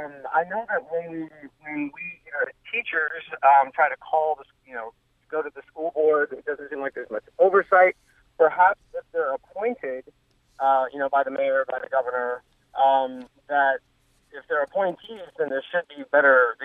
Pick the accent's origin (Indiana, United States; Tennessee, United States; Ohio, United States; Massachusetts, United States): Tennessee, United States; I come from Tennessee.